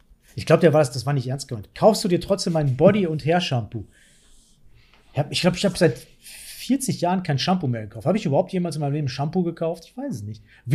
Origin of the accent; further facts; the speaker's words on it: Dortmund, North Rhine-Westphalia, Germany; Meine Heimat hier